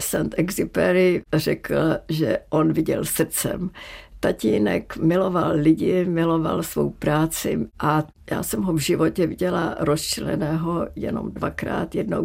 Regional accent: Zlín, Zlín Region, Czechia; born there; Já jsem se narodila ve Zlíně a tam ještě vždycky byl na Vánoce sníh

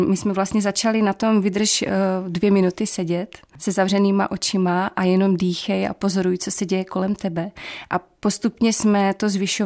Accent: Moravia, Czechia; Holt jsme Češi, co si budem, jsme Moraváci vlastně

